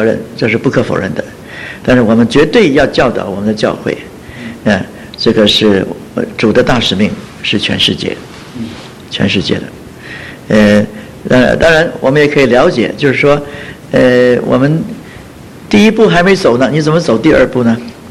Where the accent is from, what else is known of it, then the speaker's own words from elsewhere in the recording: China; 我们是中国人，我们对中国的同胞有负担